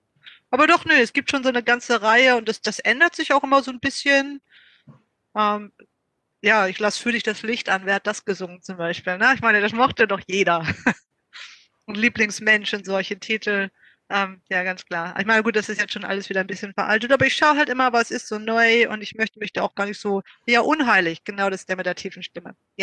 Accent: Hamburg, Germany; moved away as an adult; now in Australia; Ich komme aus Hamburg. Ja, bin ein Fischkopf, ne? Ich habe dort 30 Jahre gelebt, studiert und dann bin ich zum Austauschstudium nach Australien gekommen.

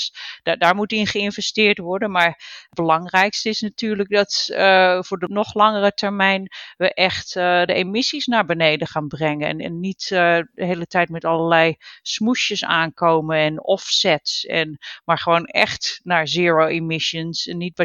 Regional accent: Netherlands; moved away as an adult; En you know, wij zijn uit Nederland. En ja, de strijd met het water, daar zijn we allemaal zo mee opgegroeid.

